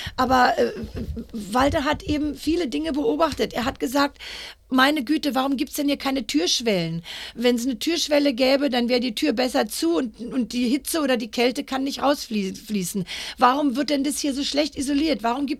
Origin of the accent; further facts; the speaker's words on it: Berlin, Germany; now in Australia; Wir hatten ja als Berliner die Berliner Mauer. Das war natürlich auch noch so ein Grund, warum wir ausgewandert waren.